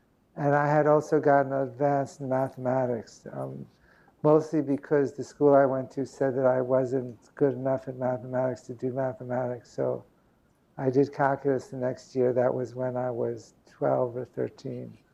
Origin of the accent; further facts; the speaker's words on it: Cincinnati, Ohio, United States; also born or lived in New York; I grew up in the United States. I'm from New York. I grew up in Cincinnati. I was a teenager in Cincinnati.